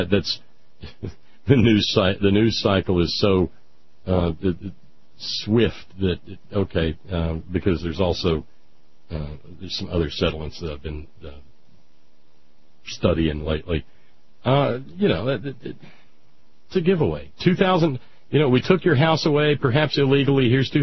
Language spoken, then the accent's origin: English; Alabama, United States; when I was a little kid growing up in Alabama, Stan, we weren't being punished, and neighbor mamas came out